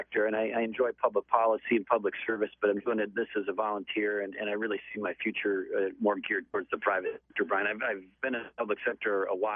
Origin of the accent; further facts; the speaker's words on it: Minnesota, United States; And if you go talk to people in Ohio and Pennsylvania or in my home state of Minnesota or all across this country